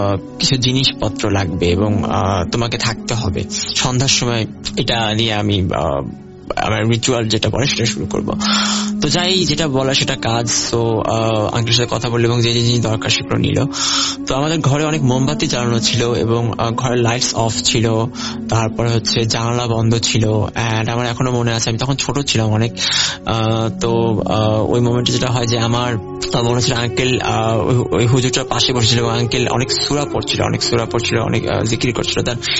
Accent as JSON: {"language": "Bangla", "town": "Dhaka", "region": "Dhaka Division", "country": "Bangladesh", "tie": "born or raised there", "said": "এবং আমার ছোটবেলাটাই ওখান থেকে শুরু, আমাদের মিরপুরেই আমার বড় হওয়া।"}